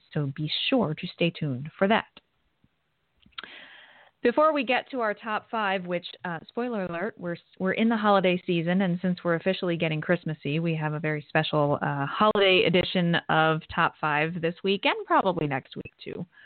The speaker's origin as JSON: {"language": "English", "country": "United States", "said": "I am not simply saying this because I'm American."}